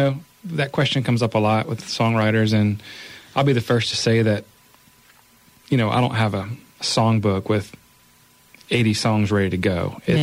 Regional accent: Lafayette, Louisiana, United States; now in Abbeville, United States; You know, I was born and raised in Lafayette, but I live in Abbeville, and you know, I moved to that town.

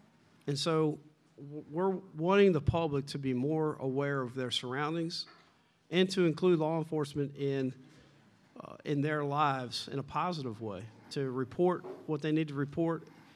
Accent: Baltimore, Maryland, United States; I came here from Baltimore, Maryland.

